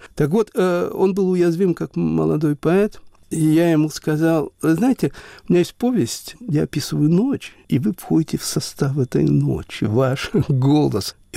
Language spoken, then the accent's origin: Russian; Chernivtsi, Chernivtsi Oblast, Ukraine; я вырос в Западной Украине, в городе Черновцы. Это бывшая Австрия, после Королевства Румынии, после Советский Союз, теперь, наконец, Украина.